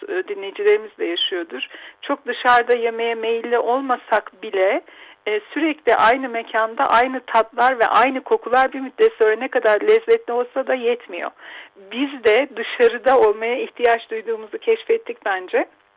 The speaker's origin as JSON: {"language": "Turkish", "region": "Black Sea Region", "country": "Turkey", "said": "Valla ben Karadenizliyim ama hiç balıktan anlamam."}